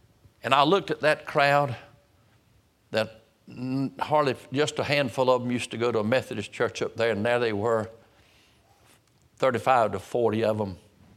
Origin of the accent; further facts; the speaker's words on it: Roanoke Rapids, North Carolina, United States; But I was preaching in Lakeview Park Baptist Church in my hometown, Roanoke Rapids.